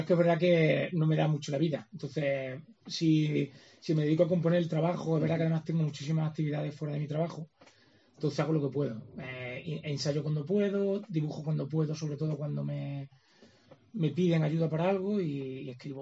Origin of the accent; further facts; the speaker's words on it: Extremadura, Spain; now in Córdoba, Spain; cordobés. Porque soy extremeño.